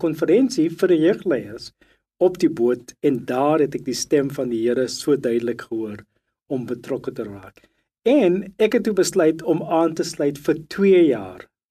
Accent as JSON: {"language": "Afrikaans", "town": "Cape Town", "region": "Western Cape", "country": "South Africa", "tie": "born or raised there", "said": "Ek het in die Kaap groot geword, hier gebly, gedink ek gaan hier werk"}